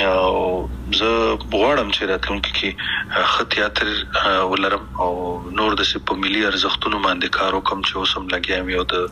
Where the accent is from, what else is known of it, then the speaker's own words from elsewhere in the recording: Afghanistan; موږ کوم افغانان یو چې خپل خپې وهو کنه من کوم پښتانه او پتیالی او نومیالی